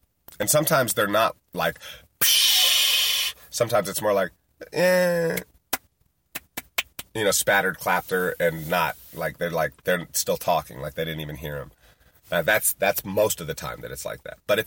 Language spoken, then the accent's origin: English; Yellow Springs, Ohio, United States; starts talking about my hometown of Yellow Springs. And knowing that I was a goalie for Yellow Springs.